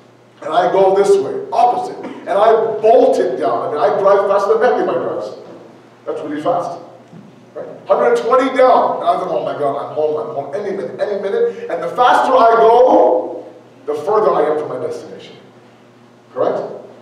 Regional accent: Toronto, Ontario, Canada; The way you guys live right now is far more tougher than me growing up in Toronto.

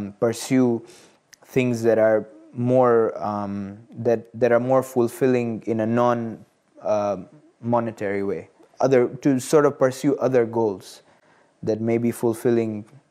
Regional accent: Dar es Salaam, Tanzania; moved away as an adult; also born or lived in Orlando, United States; I was born and raised in Dar es Salaam, Tanzania. After my high school education, I moved to Orlando, Florida, where I studied finance for a year.

